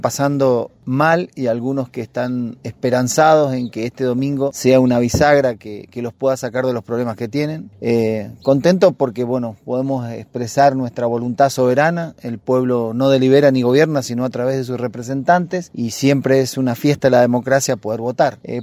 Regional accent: Chilecito, La Rioja, Argentina; siempre estoy muy contento de estar en mi pueblo, en Chilecito, en San Carlos.

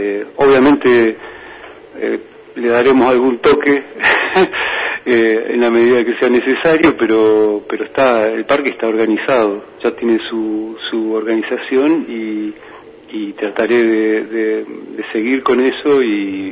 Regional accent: Río Negro, Argentina; born there; now in Chaltén, Argentina; yo creo que soy más santacruceño que rionegrino, porque hace ya más años que vivo aquí que en mi provincia natal. Entonces yo tengo mi casa en Chaltén

